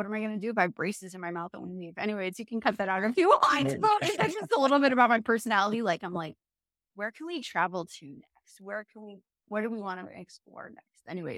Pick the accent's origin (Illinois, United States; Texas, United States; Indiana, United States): Illinois, United States; Chicago; Born and raised in Chicago, Illinois